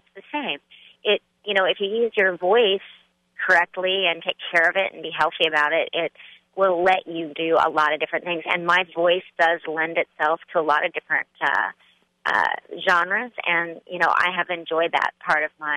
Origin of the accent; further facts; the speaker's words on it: Broken Arrow, Oklahoma, United States; But then again, I'm from Oklahoma, so what do you expect?